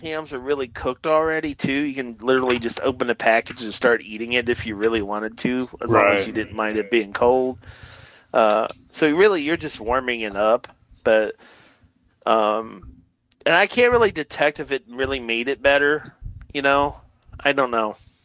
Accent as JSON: {"language": "English", "region": "Pennsylvania", "country": "United States", "tie": "born or raised there", "said": "And I know a lot of people think it's gross, but, you know, hey, I grew up in Pennsylvania, so I had to eat it."}